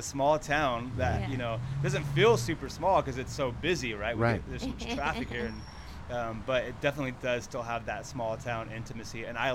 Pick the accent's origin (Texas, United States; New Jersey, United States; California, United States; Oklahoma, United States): California, United States; Growing up in Orange County, like, you know, coming to Laguna as a kid